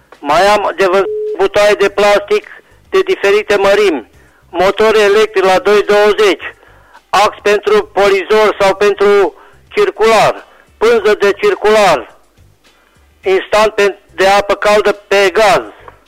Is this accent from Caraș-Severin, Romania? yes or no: yes; Reșița, Caraș-Severin, Romania; de la Reșița.